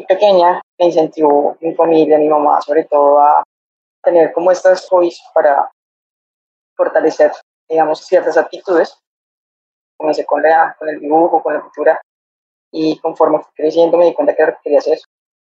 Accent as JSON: {"language": "Spanish", "town": "La Dorada", "region": "Caldas", "country": "Colombia", "said": "Yo soy desde acá de La Dorada, Caldas. Soy estudiante de artes visuales"}